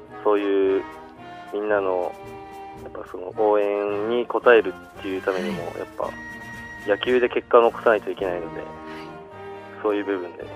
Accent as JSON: {"language": "Japanese", "town": "Tomamae", "region": "Hokkaido", "country": "Japan", "tie": "born or raised there", "said": "出身は北海道です。"}